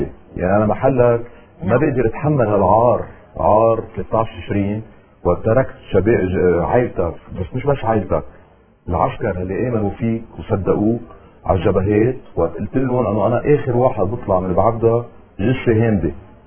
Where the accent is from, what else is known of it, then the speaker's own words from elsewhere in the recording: Lebanon; وانا مشكلتي كلبناني عندي يأس